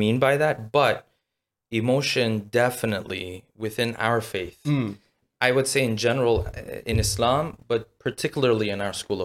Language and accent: English; United States; now in London, United Kingdom; So, I mean, I come from the States, so obviously you have, in one city, you do have a bit of concentration, but nowhere near what you have in London.